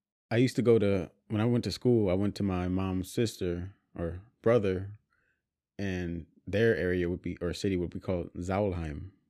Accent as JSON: {"language": "English", "country": "Germany", "second_language": "English", "said": "I'm originally from Germany."}